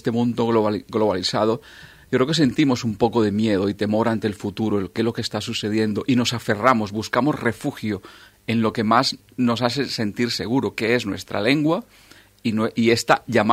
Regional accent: Colombia; No soy solamente colombiano, soy de todos los lugares donde vaya.

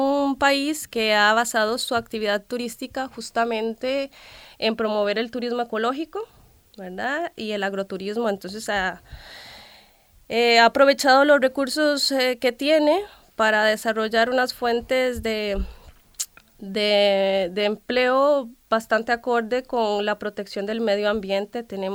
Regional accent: Central Valley, Costa Rica; Pues yo soy del Valle Central, eso es en la capital. Uh-huh. La capital es un valle y están las montañas, uh-huh, ¿verdad? Entonces soy un poco de las alturas, de una zona que en aquel entonces era bastante rural

